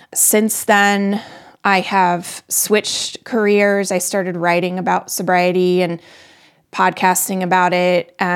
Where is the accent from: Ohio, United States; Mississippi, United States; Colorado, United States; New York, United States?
Colorado, United States; I live just north of Boston. I'm from Colorado. I'm a mother